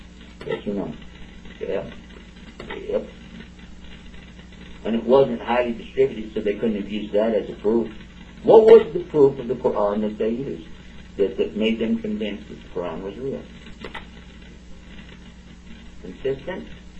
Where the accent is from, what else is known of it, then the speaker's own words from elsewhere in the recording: Texas, United States; Don't forget I'm from Texas.